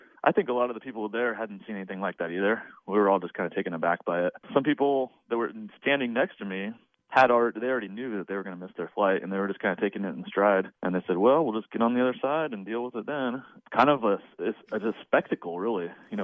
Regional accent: Eugene, Oregon, United States; I'm actually from Eugene, Oregon.

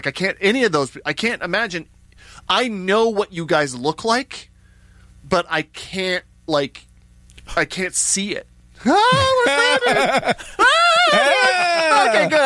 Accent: United States; I'm definitely an American citizen. Not an alien.

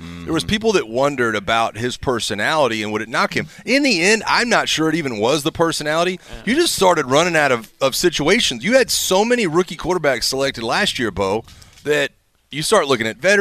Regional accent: Florida, United States; Trust me, I grew up in Florida, yes.

